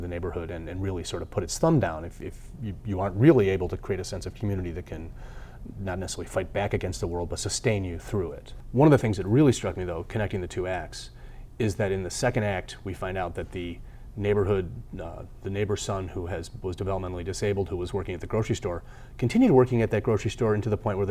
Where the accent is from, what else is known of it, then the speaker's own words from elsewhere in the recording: Ireland; I'm Irish and I can't.